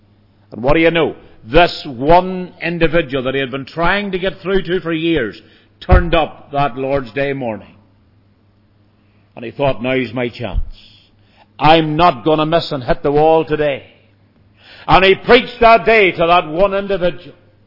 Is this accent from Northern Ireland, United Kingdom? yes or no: yes; Northern Ireland, United Kingdom; You know, I come from Northern Ireland. I have a sort of a different background from many in Northern Ireland.